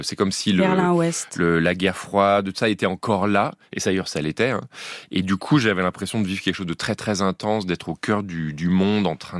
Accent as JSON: {"language": "French", "town": "Chambéry", "region": "Auvergne-Rhône-Alpes", "country": "France", "tie": "born there", "said": "parce que je suis né à Chambéry"}